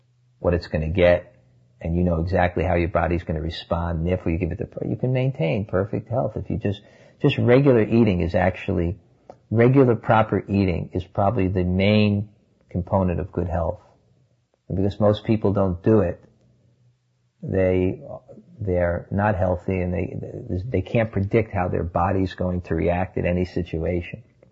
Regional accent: India; Growing up in India, I clearly saw, as people would come to me when I was in charge of the school

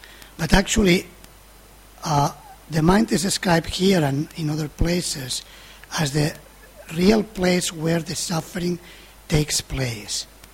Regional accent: Spain; I was born in Spain

